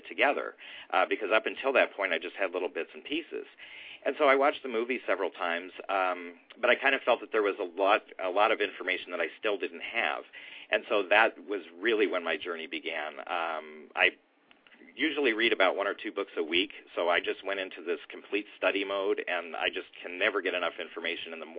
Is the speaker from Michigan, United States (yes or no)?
yes; Detroit, Michigan, United States; I'm from the Detroit area, and it used to come on really late at night.